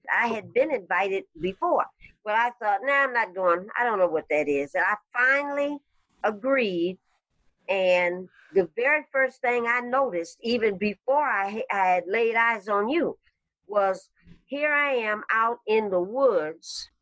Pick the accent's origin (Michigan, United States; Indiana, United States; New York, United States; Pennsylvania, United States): Michigan, United States; Detroit; I'm a city kid, and I'm born and raised in Detroit, so I'm familiar with cars, automobile factories